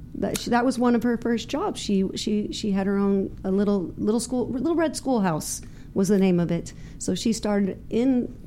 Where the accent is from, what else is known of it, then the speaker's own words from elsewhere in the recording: St. Louis, Missouri, United States; born there; I was born in St. Louis, Missouri, in the Midwest.